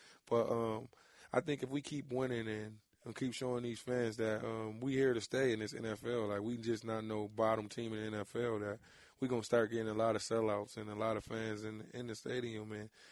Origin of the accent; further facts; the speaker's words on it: Buffalo, New York, United States; Actually, I'm from Buffalo. I had snow in every winter but this one.